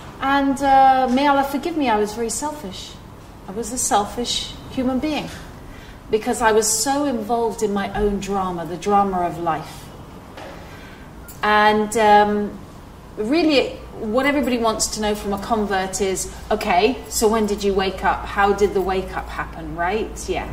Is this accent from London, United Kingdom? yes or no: yes; London, United Kingdom; born there; I've been Muslim since 2010. I wasn't born Muslim, guess what? I was born in London to parents who had lost their faith.